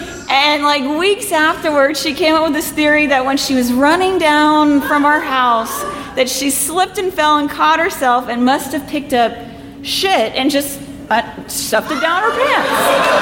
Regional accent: Houston, Texas, United States; We grew up in Houston, and most of the kids that we grew up with moved here

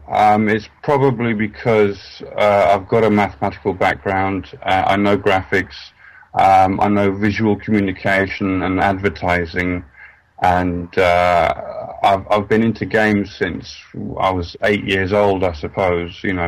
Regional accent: London, United Kingdom; I'm doing a games designer course, and I'm from London.

